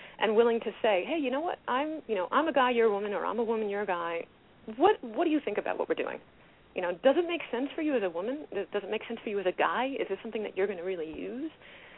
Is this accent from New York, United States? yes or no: yes; New York City, New York, United States; now in Albany, United States; I'm from New York City. I'm living in Albany now, but I'm from Queens. I was born and raised in Flushing, Queens.